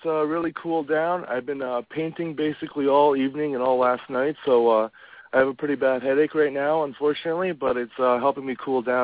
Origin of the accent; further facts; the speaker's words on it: Hamilton, Ontario, Canada; from Hamilton, Ontario, Canada, actually.